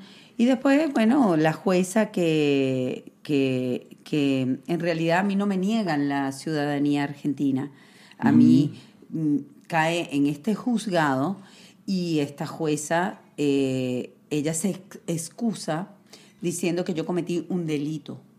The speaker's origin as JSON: {"language": "Spanish", "country": "Venezuela", "said": "yo nunca necesité, siendo venezolana, tener otro pasaporte. Pero estamos viviendo realmente un conflicto en mi tierra."}